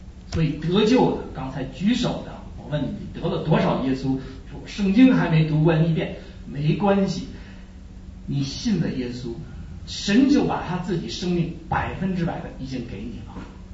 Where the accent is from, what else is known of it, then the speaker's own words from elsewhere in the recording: Beijing, China; 我是北京二山的